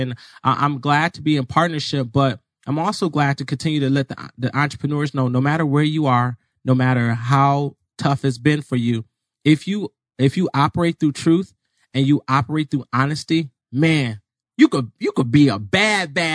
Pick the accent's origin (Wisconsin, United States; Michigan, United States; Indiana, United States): Michigan, United States; also born or lived in Chicago; now in Arizona, United States; I'm not. I was born in Chicago, grew up in Michigan. Then I came here to Arizona.